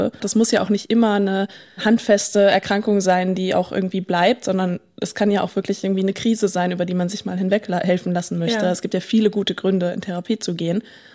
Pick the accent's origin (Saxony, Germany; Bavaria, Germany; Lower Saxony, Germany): Bavaria, Germany; ich komme aus Bayern